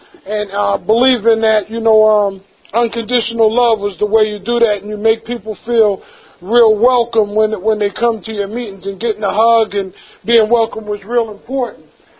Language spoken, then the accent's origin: English; New Jersey, United States; now in Pennsylvania, United States; And I really didn't know much about Pennsylvania because I'm from New Jersey.